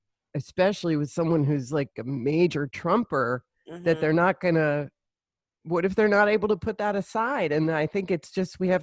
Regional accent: Brooklyn, New York, United States; I'm from Brooklyn.

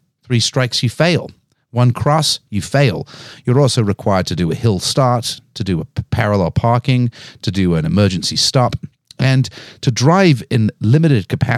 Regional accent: England, United Kingdom; also born or lived in United States; as an expatriate, though I was born here in the United States, I grew up in England. I'll often think that I was made in England.

